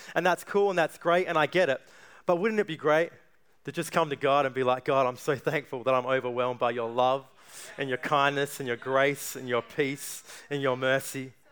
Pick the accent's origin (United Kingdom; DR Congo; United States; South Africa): South Africa; Cape Town, Western Cape; born there; you know, I'm South African, born in Cape Town.